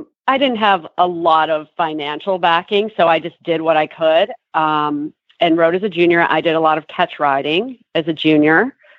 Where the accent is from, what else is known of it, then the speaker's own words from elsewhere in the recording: Cleveland, Ohio, United States; I grew up in Cleveland, Ohio, and I was horse crazy from a young age.